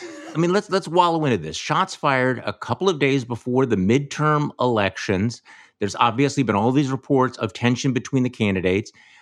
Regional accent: Wisconsin, United States; Here in my home state of Wisconsin

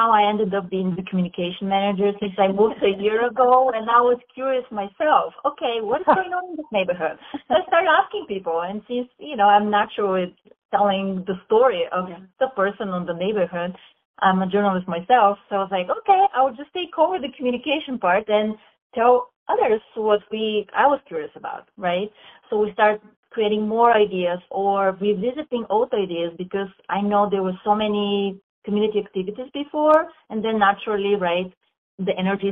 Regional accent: Bulgaria; English is a second language; moved away; I'm from Bulgaria, so this natural community interaction, being with your neighbor sitting in the front, talking with children, looking after each other's kids was natural

